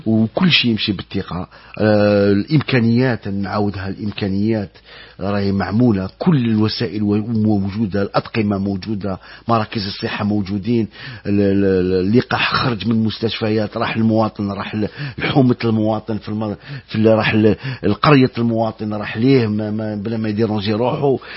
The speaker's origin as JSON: {"language": "Arabic", "country": "Algeria", "said": "اللي ما عندنا في الجزائر لي زونتيكور طالعين بزاف بزاف"}